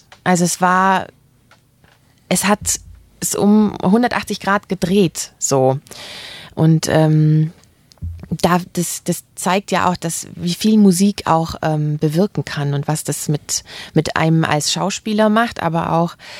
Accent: Stuttgart, Baden-Württemberg, Germany; ich komme ja aus Stuttgart

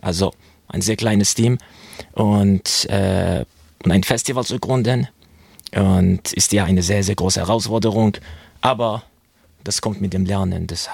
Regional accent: South Iran, Iran; weil ich komme aus dem Südiran, da scheint immer die Sonne, da ist immer warm, sogar in der Nacht scheint die Sonne.

